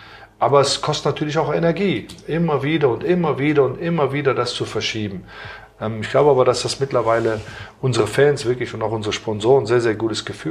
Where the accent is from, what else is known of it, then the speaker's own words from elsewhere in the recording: Aachen, North Rhine-Westphalia, Germany; Oder Aachen kennst du auch gut. Ist ja meine Heimatstadt